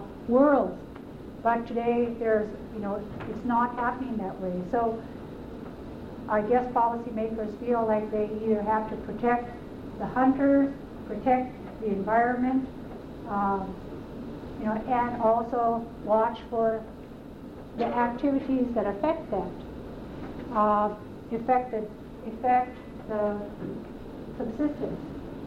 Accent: Haines, Alaska, United States; moved away as an adult; I grew up in the Southeast. I'm from Haines. I'm from Klukwan. I'm Shungo Kwedi is my clan. I lived in Southeast until 10 years ago.

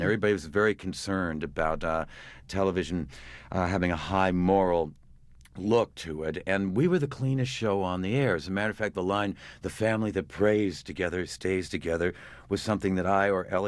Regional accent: Beverly Hills, California, United States; At that time, I grew up in Beverly Hills, California, and I remember at the time, we always sounded like we were being very grand when we said that, so we never told anybody that we were from Beverly Hills.

